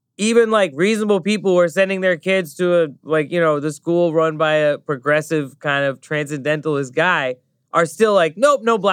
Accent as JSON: {"language": "English", "country": "Thailand", "tie": "born or raised there", "lives_now": "United States", "said": "I grew up in Thailand. I'm from a Pakistani family. You know, I lived in the United States for 20-some years now."}